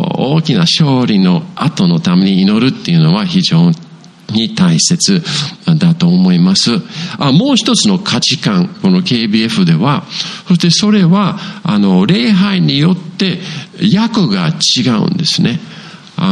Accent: Hokkaido, Japan; 正直に自分の、ふるさとの北海道に、証しをしてもらうかって

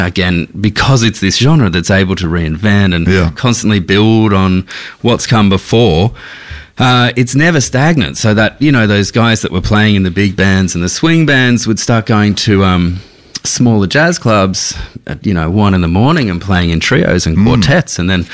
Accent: Newcastle, New South Wales, Australia; now in Melbourne, Australia; I was growing up in Newcastle, actually, up north.

